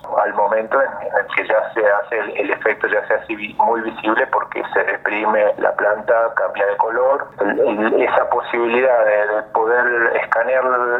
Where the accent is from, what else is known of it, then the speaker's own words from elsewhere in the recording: Trevelin, Chubut, Argentina; nacido y criado en Taiman, Chubut, de padres y abuelos agricultores